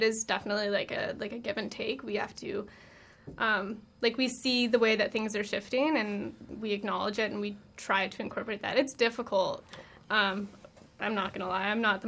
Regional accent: Calgary, Alberta, Canada; I'm from Calgary

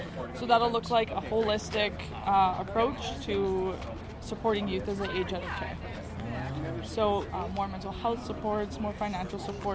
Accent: Winnipeg, Manitoba, Canada; As a previous youth in care, I grew up in Winnipeg. I moved out here a couple years ago

